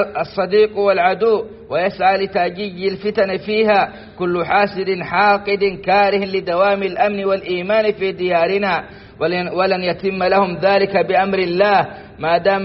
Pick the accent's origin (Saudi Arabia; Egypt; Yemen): Saudi Arabia